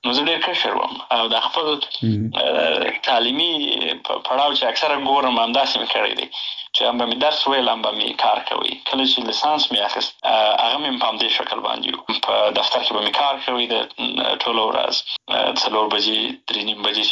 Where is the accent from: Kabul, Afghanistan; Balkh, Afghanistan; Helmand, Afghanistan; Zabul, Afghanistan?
Helmand, Afghanistan; also born or lived in Bagram / Pakistan / Kandahar / Nangarhar; زه په باګرام کې پیدا شوی یم. او وروسته د هغې نه مې فامیل هجرت ته اړ شوی و، پاکستان ته تللی و د یو څه موده ورې وخت. هغې نه وروسته بیا بېرته راغلی یو په هلمند کې.